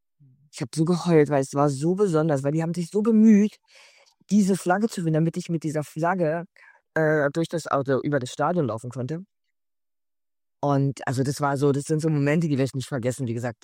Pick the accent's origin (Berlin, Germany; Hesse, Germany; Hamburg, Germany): Berlin, Germany; East Berlin; Ich komme ja aus der DDR. Ich bin ja älter. Also aus Ost-Berlin komme ich. Und wir waren sehr, sehr arm.